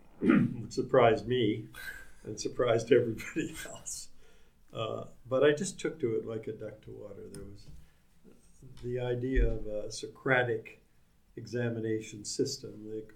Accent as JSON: {"language": "English", "town": "Calgary", "region": "Alberta", "country": "Canada", "tie": "born or raised there", "said": "I was born in Calgary, brought up in a family that had interests in agriculture, cattle."}